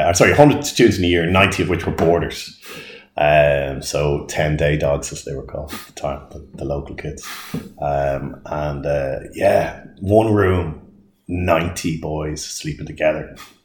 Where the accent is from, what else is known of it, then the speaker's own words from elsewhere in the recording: Dublin, Leinster, Ireland; I grew up in Drumcondra in North Dublin. I went to school in St. Patrick's, which was still is the teacher training school for primary in Ireland.